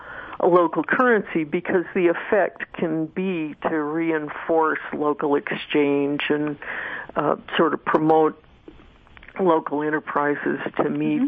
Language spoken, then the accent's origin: English; Phoenix, Arizona, United States; I met one from my hometown of Phoenix